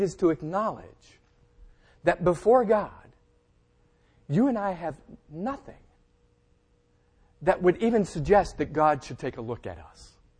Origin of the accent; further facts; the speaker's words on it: Massachusetts, United States; When we were growing up in Massachusetts, our church had an outdoor concert.